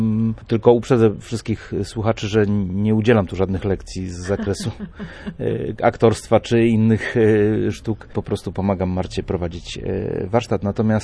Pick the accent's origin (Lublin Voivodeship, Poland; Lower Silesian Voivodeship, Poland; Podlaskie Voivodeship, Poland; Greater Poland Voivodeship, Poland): Lower Silesian Voivodeship, Poland; Wrocław; also born or lived in Kielce; now in Gdynia, Poland; Urodziłem się w Kielcach, dojrzewałem we Wrocławiu, a wydoroślałem nad morzem. Może nie w Gdyni, bo swoje pierwsze kroki nadmorskie stawiałem w Rozewiu.